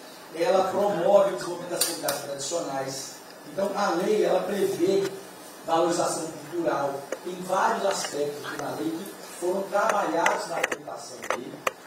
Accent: Goiás, Brazil; Então, como goiano aqui, eu tenho que saudar isso e exaltar sem dizer, presidente.

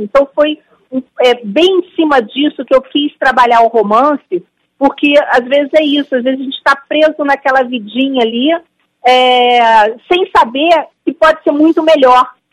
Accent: Rio de Janeiro, Brazil; Sou carioca.

